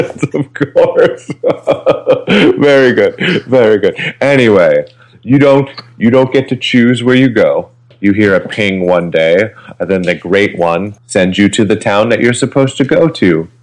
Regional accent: Galesburg, Illinois, United States; I'm not originally from the East Coast. I'm from a small town in Illinois called Galesburg, Illinois.

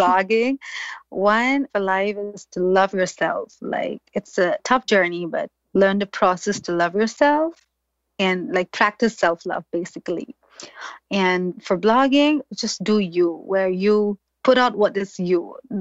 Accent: Imphal, Manipur, India; Oh, my hometown, Imphal, Manipur, every time.

